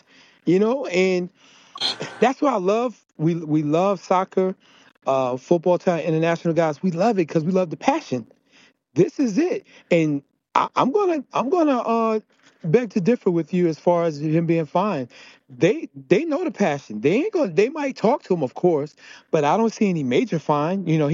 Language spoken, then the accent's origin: English; New Jersey, United States; me growing up in Jersey, and, you know, people forget Trump owned the New Jersey Generals.